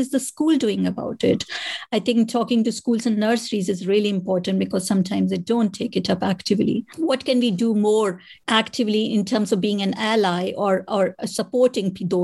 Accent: India; I think because I came from India

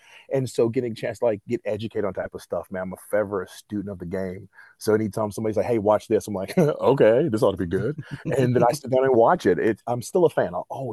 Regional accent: Atlanta, Georgia, United States; When I was little, it was really, like, I'm from Atlanta, so really the only exposure to wrestling I had was really like WCW.

